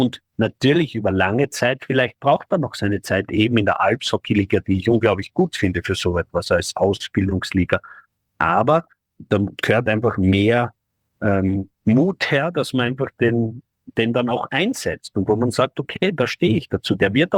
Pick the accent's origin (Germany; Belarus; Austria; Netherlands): Austria; als Österreicher wünscht man sich natürlich immer